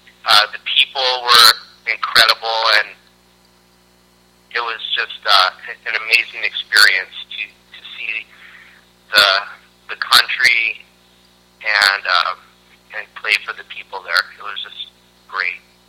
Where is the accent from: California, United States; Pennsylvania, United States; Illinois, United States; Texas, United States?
California, United States; Santa Cruz; also born or lived in Laguna Beach; now in Los Angeles, United States; I grew up in Santa Cruz, California, which is like in the center of the state on the coast.